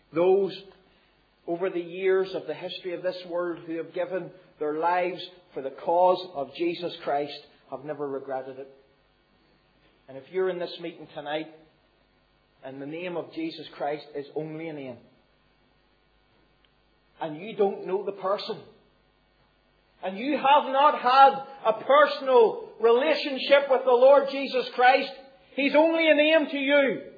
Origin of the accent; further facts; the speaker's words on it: Belfast, Northern Ireland, United Kingdom; I remember growing up in Belfast.